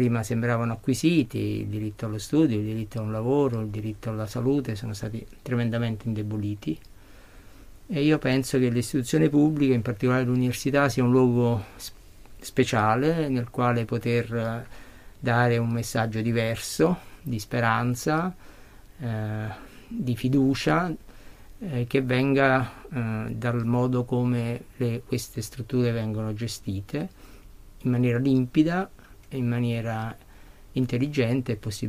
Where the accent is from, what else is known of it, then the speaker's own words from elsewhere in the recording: Naples, Campania, Italy; born there; also born or lived in New York, United States / Rome; sono nato a Napoli e quindi … in realtà, e sono matematico. Ho fatto gli studi un po' a Napoli, un po' a Roma, un po' negli Stati Uniti